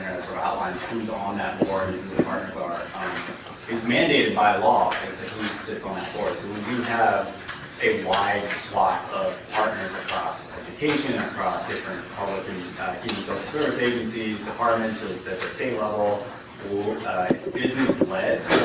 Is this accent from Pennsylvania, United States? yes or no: yes; Pennsylvania, United States; I will say that I come from Pennsylvania, where the good news here is it's a much more integrated system.